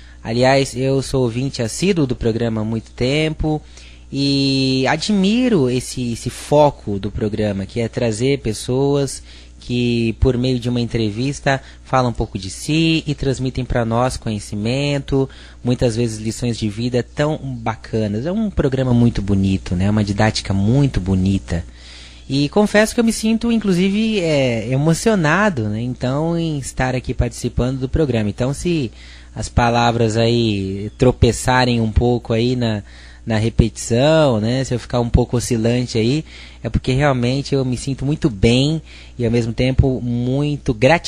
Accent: Ribeirão Preto, São Paulo, Brazil; eu tenho atualmente 24 anos, sou paulistano, nasci na capital, onde residi até 9 anos, depois mudei com minha família para Ribeirão Preto, onde nós estamos até os dias atuais.

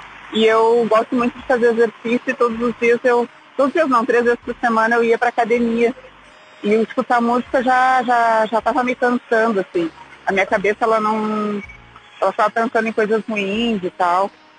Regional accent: Rio Grande do Sul, Brazil; now in Chile; sou gaúcha, moro no Chile há 2 anos.

